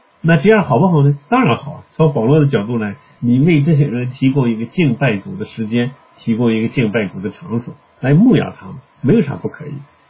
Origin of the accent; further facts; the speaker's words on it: China; 然后我们中国人其实也有一些日子